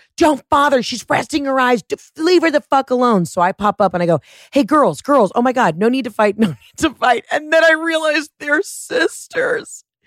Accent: Atlanta, Georgia, United States; Like, I'm from Atlanta. That is my jam.

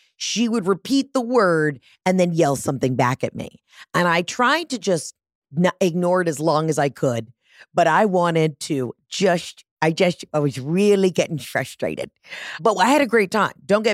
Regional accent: Atlanta, Georgia, United States; Like, I'm from Atlanta, Georgia. We have a huge city.

